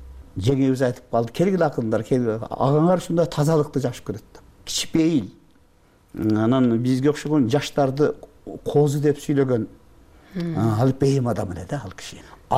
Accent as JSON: {"language": "Kyrgyz", "town": "Leilek", "region": "Batken Region", "country": "Kyrgyzstan", "said": "Ай сен деди Баткендин баласысың, Лейлектин баласысың деди. Мен Лейлектем."}